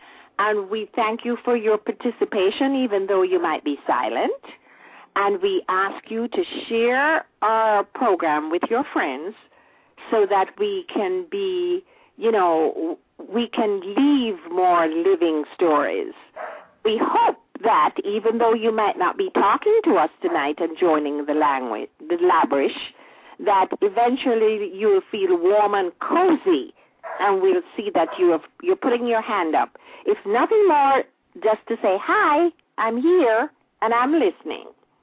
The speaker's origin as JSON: {"language": "English", "country": "Jamaica", "tie": "born or raised there", "said": "about the way it used to be when we grew up in Jamaica."}